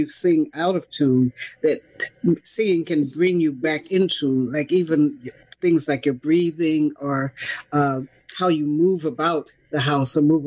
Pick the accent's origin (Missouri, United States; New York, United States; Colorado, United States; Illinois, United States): Missouri, United States; Kansas City; You know, the songs make me think of growing up in Kansas City.